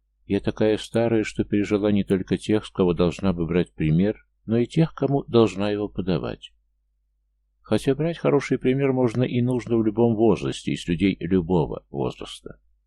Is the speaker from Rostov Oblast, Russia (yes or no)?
yes; Taganrog, Rostov Oblast, Russia; born there; меня тоже родила мать, о занятости своих теток ничего сказать не могу, не знаю. Но родила не в Москве, а в Таганроге. Замечательный город, к тому же быть землячкой Чехова почетно.